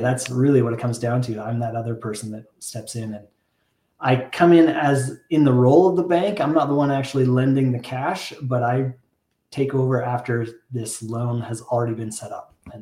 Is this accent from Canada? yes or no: yes; Canada; I'm from Canada. I live in Canada.